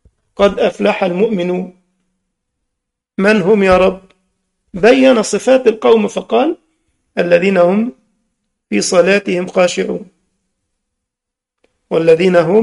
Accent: Egypt; احنا بنسميه العقد عندنا في مصر، معرفش في الشام ماذا تسمونه

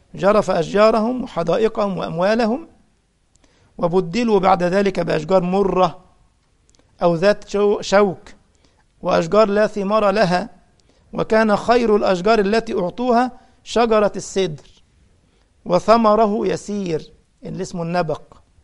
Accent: Egypt; لا تقصد كلمة دارجة عندنا في مصر يقال للمتشدد مثلا أنت حنبلي

